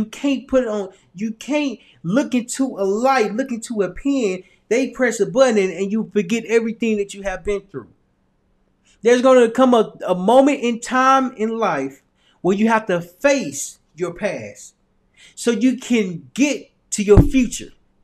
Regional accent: Little Rock, Arkansas, United States; moved away; I grew up in Little Rock, Arkansas. Little Rock, Arkansas is a small town. I didn't think it was that small until I left and went to California and went to different states.

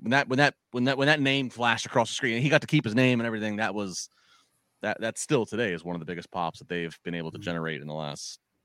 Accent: Maryland, United States; You know, I grew up in the Chesapeake Bay in Maryland. I'm huge on seafood.

